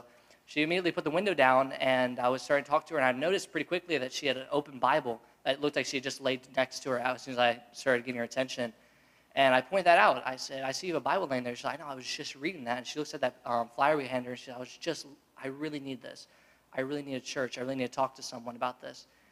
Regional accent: Maryland, United States; Well, hello. I'm actually from Maryland. My church is in West Virginia.

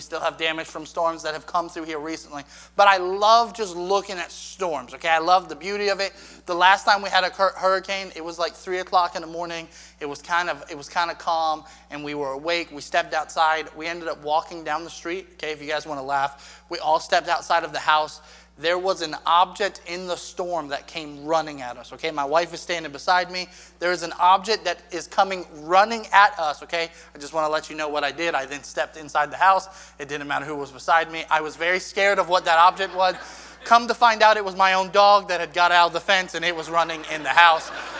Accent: Maryland, United States; So, but I am from Maryland. We don't have storms the way that we have them in Florida.

